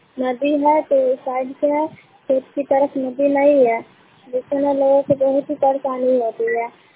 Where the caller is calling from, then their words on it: Shahbazpur, India; मैं रिपोर्टर … शहबाजपुर पंचायत के शहबाजपुर गाँव से बोल रही हूँ।